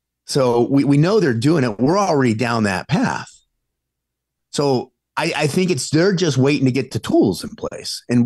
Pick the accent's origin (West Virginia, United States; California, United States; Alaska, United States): California, United States; Los Angeles; like I remember like growing up in Los, if you went out, go out